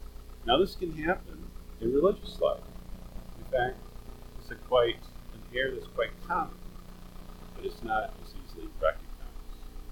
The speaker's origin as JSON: {"language": "English", "region": "Mexico City", "country": "Mexico", "tie": "born or raised there", "said": "I grew up in Mexico City"}